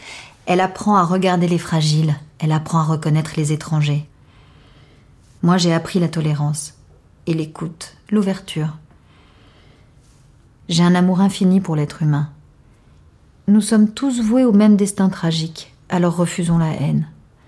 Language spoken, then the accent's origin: French; Algeria; now in France; Je perds mon accent en quelques jours, je refais ma vie, je deviens une vraie Française. Et je m'inflige cette extrême violence de déchirer toutes mes photos de classe d'avant et de ne pas répondre aux lettres de mes amis algériens.